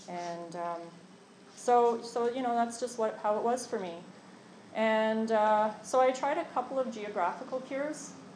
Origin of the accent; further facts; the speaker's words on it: Montreal, Quebec, Canada; born there; I was born in Montreal, December 64. So I recently turned 50.